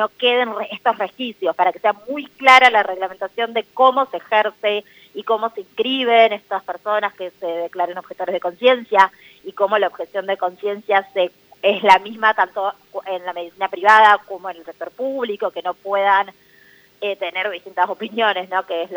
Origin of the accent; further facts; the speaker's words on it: Tucumán, Argentina; yo soy de Tucumán también como Soledad